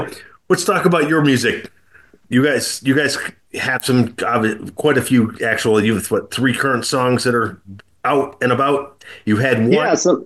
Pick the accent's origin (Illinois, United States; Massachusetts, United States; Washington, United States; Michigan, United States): Michigan, United States; Detroit; since I'm originally from Detroit, so I remember him playing the west side, the east side.